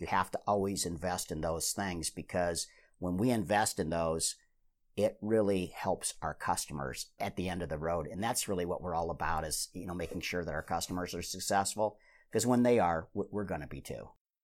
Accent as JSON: {"language": "English", "town": "Omaha", "region": "Nebraska", "country": "United States", "said": "You know, we're fortunate that we're from Omaha"}